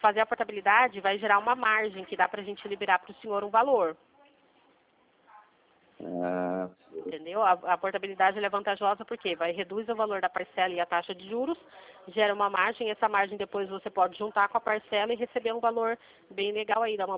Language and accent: Portuguese; Limeira, São Paulo, Brazil; Eu sou daqui de Limeira também.